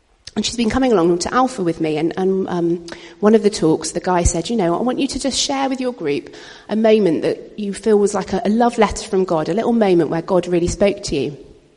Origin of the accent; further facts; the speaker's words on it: Whitchurch, Wales, United Kingdom; So I moved to my village about 9 years ago, and I grew up in Whitchurch, in the south of the city, little suburb. I became a Christian there when I was about 16, and I didn't come from a Christian family.